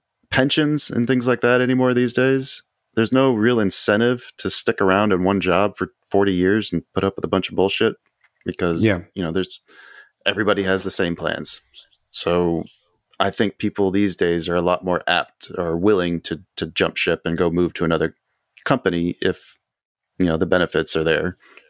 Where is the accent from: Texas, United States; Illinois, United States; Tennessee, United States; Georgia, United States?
Texas, United States; Houston; also born or lived in Tucson, Arizona; I was brought up in Houston. I grew up in Tucson. I lived in Bakersfield, California.